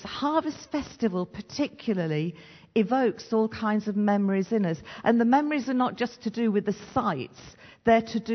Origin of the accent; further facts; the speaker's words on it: Stratford-upon-Avon, West Midlands, United Kingdom; I grew up in Warwickshire. I grew up in Stratford-on-Avon. And Warwickshire, a little bit like Surrey really, very leafy, very woody, not quite so hilly, but very green and beautiful.